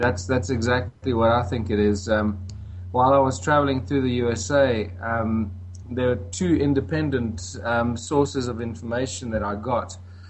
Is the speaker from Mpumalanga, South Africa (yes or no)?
yes; Waterval-Boven, Mpumalanga, South Africa; I was coming back from Cape Town to Johannesburg and then on to my hometown, my little one-horse town of Waterval-Boven, mm-hmm.